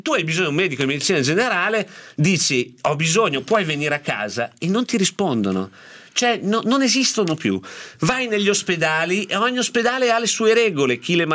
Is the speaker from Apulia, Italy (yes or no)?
no; Uboldo, Lombardy, Italy; lo dico anch'io perché sono di Uboldo anch'io